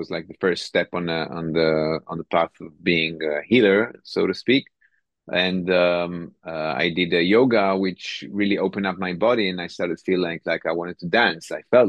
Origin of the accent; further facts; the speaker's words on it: Tel Aviv, Tel Aviv District, Israel; now in Kiryat Tivon, Israel; I live in Tivon, Kiryat Tivon, but originally I'm from Tel Aviv. I grew up in north of Tel Aviv